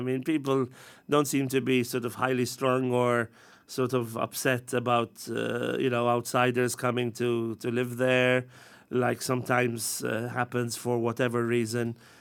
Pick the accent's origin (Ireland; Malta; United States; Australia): Malta; English is a second language; I, as somebody whose English isn't my first language, being Maltese, I find the Scottish accent a bit hard to penetrate